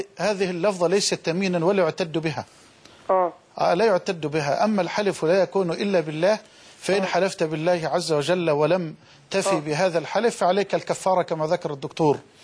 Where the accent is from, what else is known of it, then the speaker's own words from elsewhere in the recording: Suez, Suez Governorate, Egypt; انا عاشق لأهل السويس وانا ابن السويس.